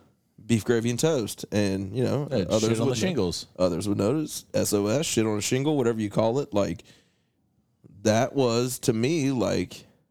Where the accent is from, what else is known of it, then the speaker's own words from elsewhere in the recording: West Virginia, United States; we come from West Virginia, and we have Tudor's here